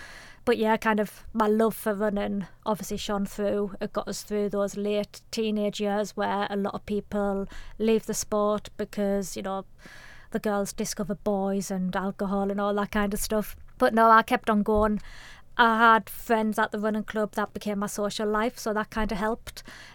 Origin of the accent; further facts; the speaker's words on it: Sunderland, North East England, United Kingdom; I'm a girl from Sunderland who loves to run